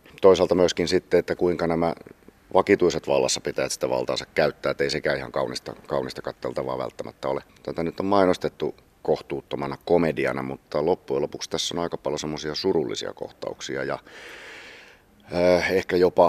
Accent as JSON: {"language": "Finnish", "town": "Anjalankoski", "region": "Kymenlaakso", "country": "Finland", "tie": "born or raised there", "said": "tuolla synnyin paikkakunnallani Anjalankoskella, joka on nykyään osa Kouvolaa"}